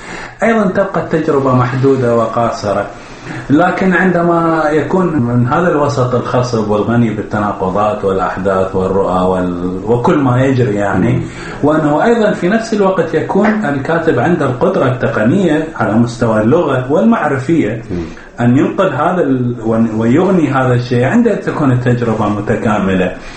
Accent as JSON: {"language": "Arabic", "country": "Iraq", "said": "أنا ثالث عراقي يشارك في هذا البرنامج."}